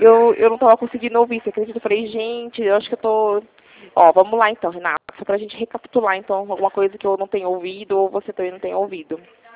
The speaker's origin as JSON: {"language": "Portuguese", "region": "São Paulo", "country": "Brazil", "said": "eu sou daqui do interior de São Paulo."}